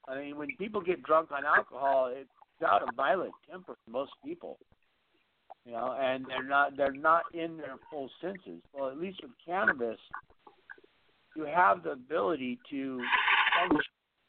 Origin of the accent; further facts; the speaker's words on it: California, United States; Well, that's one thing that's been nice about being born and raised in California. We've been spoiled. I mean, we live a spoiled life here in California